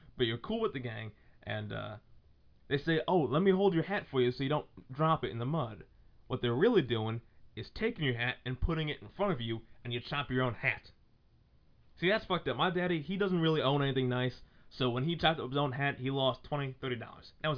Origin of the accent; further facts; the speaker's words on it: Buffalo, New York, United States; accent: southern redneck twang; I have a little bit of a southern redneck twang, and I'm from Buffalo.